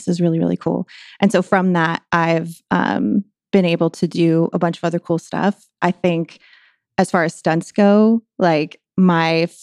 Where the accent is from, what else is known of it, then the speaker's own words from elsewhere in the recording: Whittier, California, United States; And I grew up in Whittier. So it's kind of like a suburb of LA. So I've been out here for a while.